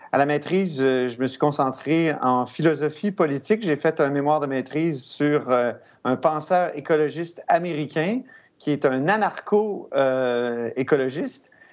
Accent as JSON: {"language": "French", "town": "Quebec City", "region": "Quebec", "country": "Canada", "tie": "born there", "said": "devenir correspondant parlementaire ici à Québec, ce qui m'a ramené dans ma ville natale, parce que j'y suis né."}